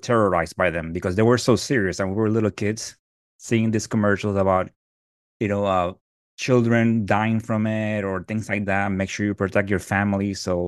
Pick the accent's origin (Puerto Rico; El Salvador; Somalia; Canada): Puerto Rico; I am from Puerto Rico, so I remember